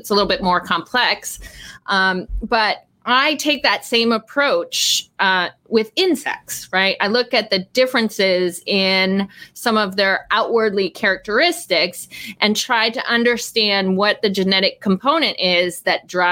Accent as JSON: {"language": "English", "region": "Eastern Canada", "country": "Canada", "tie": "born or raised there", "said": "I grew up in a small city in Eastern Canada."}